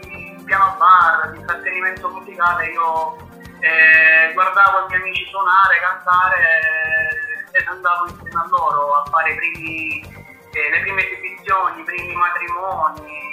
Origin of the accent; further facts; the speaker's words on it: Apulia, Italy; Ho 25 anni e vengo da Arno, una città in provincia di Lecce.